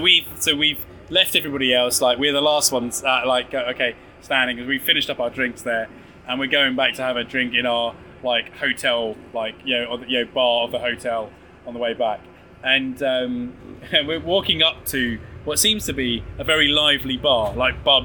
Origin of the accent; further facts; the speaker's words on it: England, United Kingdom; I mean, I am English.